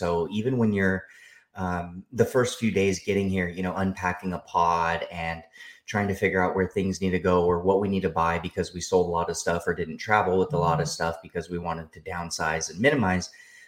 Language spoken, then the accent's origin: English; California, United States; now in Illinois, United States; living on the Central Coast and growing up in the Central Valley.